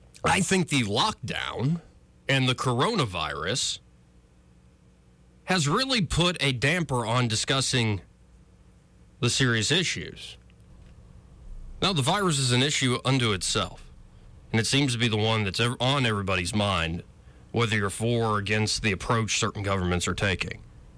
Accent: Alabama, United States; I'm like, "Yeah, I'm from Alabama."

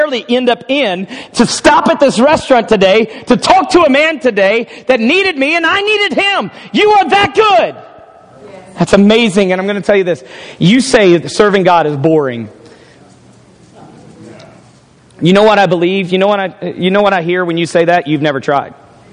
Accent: United States; And being an American, I take what's easy.

